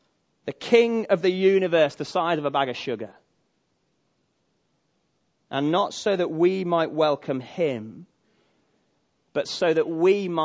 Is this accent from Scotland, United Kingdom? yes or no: no; Manchester, North West England, United Kingdom; I grew up in Manchester. I'd never known anything like it.